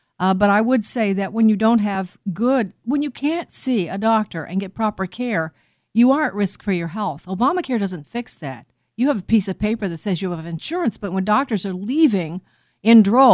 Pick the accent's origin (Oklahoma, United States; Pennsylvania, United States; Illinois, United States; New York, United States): Illinois, United States; And this has to do with my home state of Illinois.